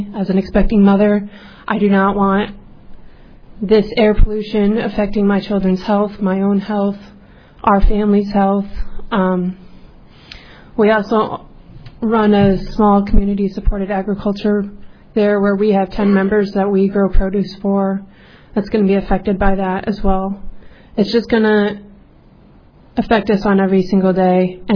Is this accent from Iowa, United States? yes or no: yes; Iowa, United States; We're both born and raised in Iowa, and that's where our heart's at.